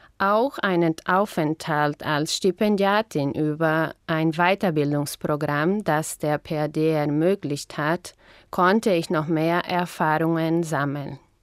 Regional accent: Imigrante, Rio Grande do Sul, Brazil; Ich komme aus Imigrante, eine Kleinstadt, die im Süden von Brasilien liegt. Meine Vorfahren kommen aus Osnabrück und sie sind im Jahr 1880 nach Brasilien ausgewandert.

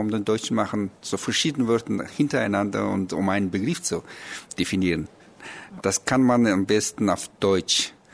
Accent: Mongolia; German is a second language; Ich bin aus der Mongolei, geboren 1960.

